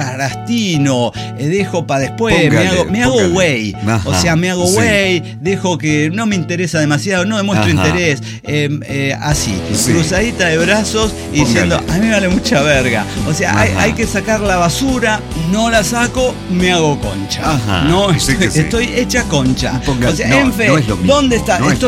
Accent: Mazatlán, Sinaloa, Mexico; born there; now in Guadalajara, Mexico; nací en Mazatlán, la perla del Pacífico.

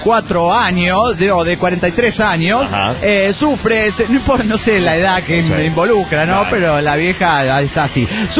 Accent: Santander, Cantabria, Spain; de Santander, España.

